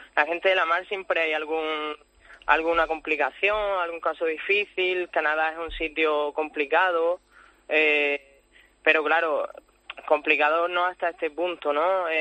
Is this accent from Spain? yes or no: yes; Lepe, Andalusia, Spain; Aquí somos, nosotros somos de Lepe, Huelva.